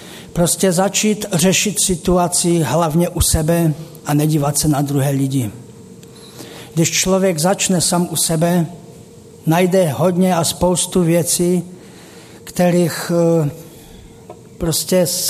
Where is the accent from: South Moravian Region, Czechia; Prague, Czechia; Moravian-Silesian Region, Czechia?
Moravian-Silesian Region, Czechia; Třinec; now in Hradek, Czechia; pocházím z Třince a teď momentálně bydlím v Hradku, kde jsou už asi tak půl roku.